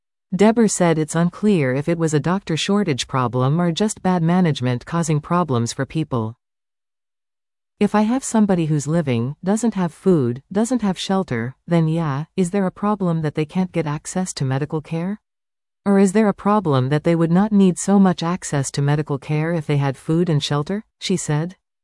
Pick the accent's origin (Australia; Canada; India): Canada; as you know, I'm Canadian, but I did my university training in another country called the United States.